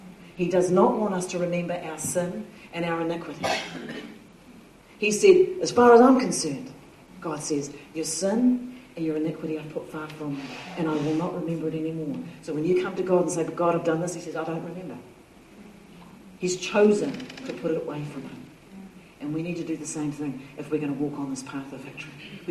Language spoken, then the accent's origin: English; Auckland, New Zealand; I grew up in Devonport in Auckland, and when I grew up, it was very traditional for New Zealanders to all be sent to Sunday school.